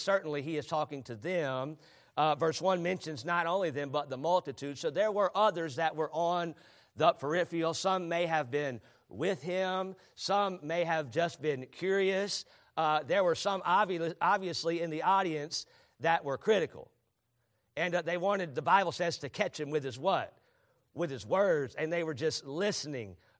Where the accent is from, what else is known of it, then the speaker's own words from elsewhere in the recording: Charlotte, North Carolina, United States; When I was a kid, I grew up in Charlotte, North Carolina, not too far down the road from here.